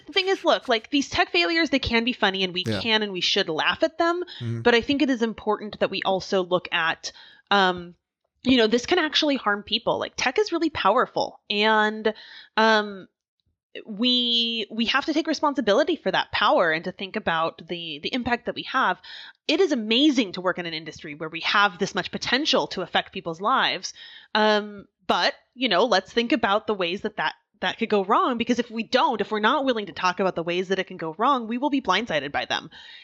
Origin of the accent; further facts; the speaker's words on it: Oregon, United States; Well, I grew up in Oregon, so I'm going to go one night while it rains because I'm fine with the rain.